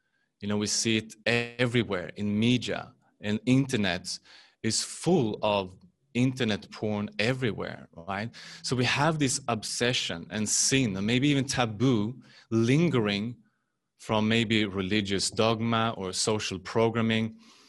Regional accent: Sweden; I'm from Sweden as well, cool.

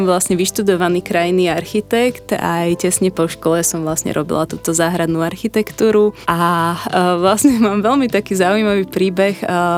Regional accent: Bratislava, Bratislava Region, Slovakia; Ja som Bratislavčanka prakticky už od detstva a pre mňa je Bratislava domov.

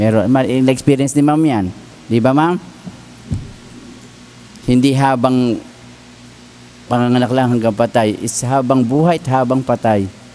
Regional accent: San Pablo, Laguna, Philippines; ang pagsisilbihan ko naman ay probinsya ng aking ama, which is Laguna. I'm from San Pablo City.

